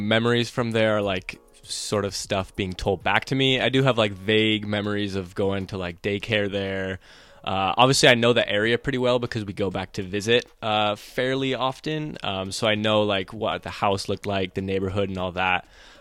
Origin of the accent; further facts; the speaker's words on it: Bern, Switzerland; I grew up in Bern, Switzerland.